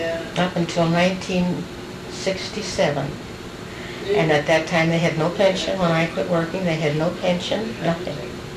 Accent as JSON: {"language": "English", "town": "Atwater", "region": "Ohio", "country": "United States", "tie": "born or raised there", "also_born_or_lived": "Pennsylvania / Newton Falls, Ohio", "said": "Well, we lived in Ohio. I was born in Pennsylvania, but then when I was about 4 years old, we moved to Atwater, Ohio"}